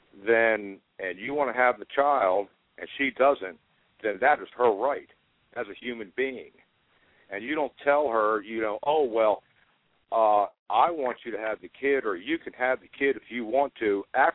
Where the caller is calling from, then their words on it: Richmond, Virginia, United States; Yeah, I'm calling from Richmond, Virginia.